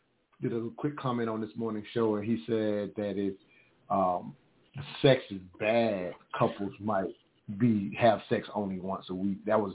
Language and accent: English; the South, United States; That I think that I wrote from a, being growing up in the South, from a perspective where women were quite often told not to tell their husband no.